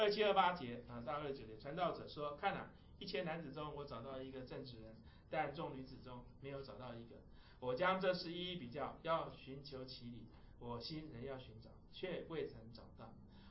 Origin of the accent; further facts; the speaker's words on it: Cheshire, Connecticut, United States; 我们是来自康州 Connecticut 的一个小town叫做 Cheshire。